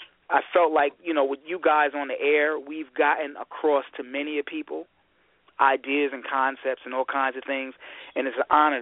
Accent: Michigan, United States; I'm your host from Michigan … General Manager of Siren Media Group.

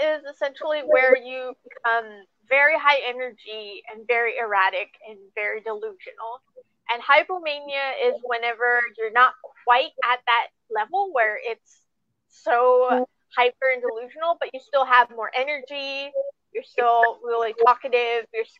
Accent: United States; born there; I'm Pakistani. I was born in America, though.

